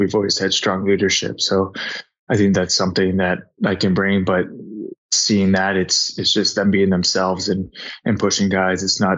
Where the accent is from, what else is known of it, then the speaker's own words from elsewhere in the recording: Biddeford, Maine, United States; now in Boston, United States; He has a place in Kennebunk, where I grew up in Biddeford, the next town over.